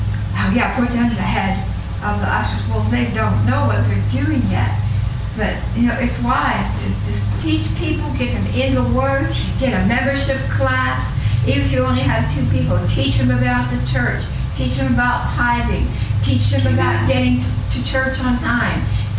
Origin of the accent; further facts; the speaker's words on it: Pittsburgh, Pennsylvania, United States; Now, we're from Pittsburgh, we're from the East, so we're very outspoken.